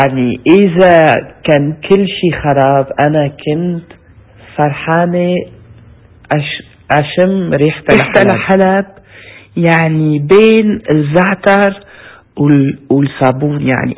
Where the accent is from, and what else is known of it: Syria